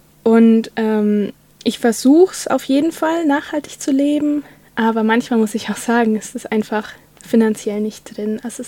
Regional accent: Bayreuth, Bavaria, Germany; now in Tübingen, Germany; ich komme ursprünglich aus Bayreuth, das liegt im Norden Bayerns.

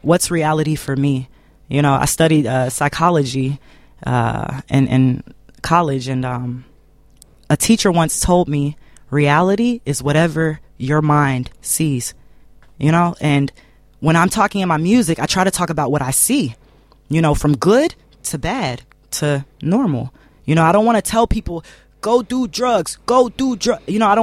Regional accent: United States; But what I know is, growing up in America, it's just like growing up in Germany.

